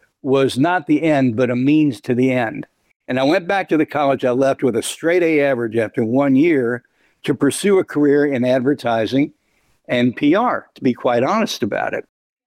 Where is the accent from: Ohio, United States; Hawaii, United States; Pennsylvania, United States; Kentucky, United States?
Kentucky, United States; Louisville; I started doing radio in my hometown of Louisville, Kentucky.